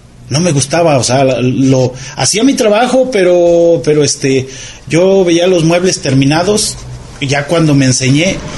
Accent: Toluca, State of Mexico, Mexico; Toda mi infancia la viví en Toluca, Estado de México

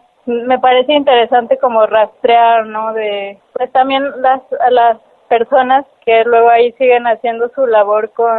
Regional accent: Colotlán, Jalisco, Mexico; moved away as an adult; Yo viví en Colotlán 18 años. Desde que nací hasta los 18 años que me mudé a la Ciudad de México para estudiar la licenciatura en Artes Plásticas y Visuales en la Escuela Nacional de Pintura, Escultura y Grabado La Esmeralda.

